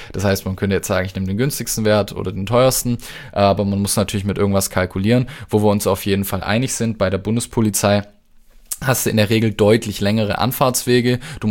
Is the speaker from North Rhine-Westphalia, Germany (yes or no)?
no; Stuttgart, Baden-Württemberg, Germany; Das ist so bei mir im Süden, ich komme ja aus Stuttgart